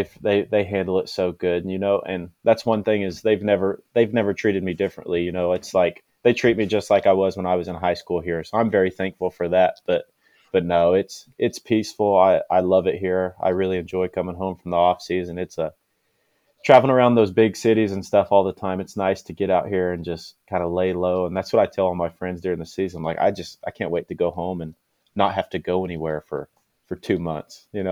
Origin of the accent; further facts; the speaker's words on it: Checotah, Oklahoma, United States; I am from Shakota, Oklahoma, little town here in Oklahoma. About 3,000 people in our town.